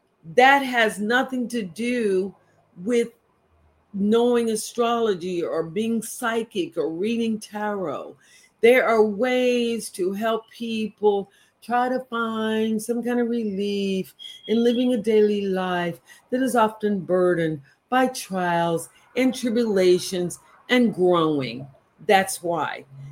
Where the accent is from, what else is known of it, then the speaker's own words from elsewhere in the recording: Texas, United States; I grew up in Texas around my brothers and my sisters.